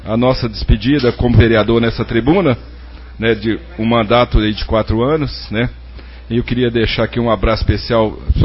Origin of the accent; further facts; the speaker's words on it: Anápolis, Goiás, Brazil; also born or lived in Goiandira; Não sou de Anápolis, mas fui criado dentro de Anápolis, Deus dos 3 anos de idade, sou da minha terra querida de Goiandira, perto de Catalão, né, lá onde fui criado, fui nascido, aliás, né, e vim logo menino para essa cidade